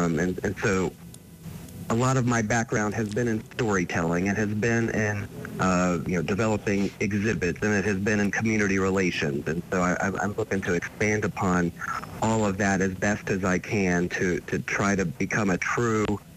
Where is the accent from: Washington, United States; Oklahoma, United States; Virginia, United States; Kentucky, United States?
Virginia, United States; moved away; So I am Virginia, born and raised. So I've lived in a couple of different places around the country, but we were looking for, a new home and a perfect home.